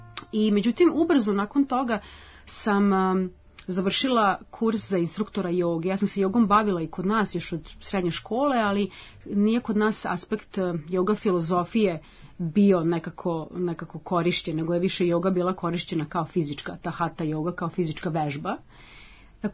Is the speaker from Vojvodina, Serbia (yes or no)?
yes; Novi Sad, Vojvodina, Serbia; poreklom sam iz Novog Sada i znala sam još od malena da hoću da radim s ljudima